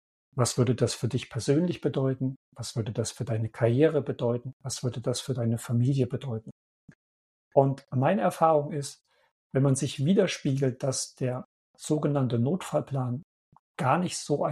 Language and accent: German; Germany; now in Kreuzlingen, Switzerland; denn ich bin aus Deutschland ausgewandert. Ich fühle mich nicht als Schweizer, sondern ja irgendwo sowas dazwischen.